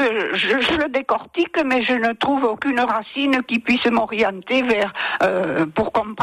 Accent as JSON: {"language": "French", "town": "Luscan", "region": "Occitanie", "country": "France", "tie": "born or raised there", "said": "Saint-Gaudens, c'est le Comminges, je suis native de Luscan."}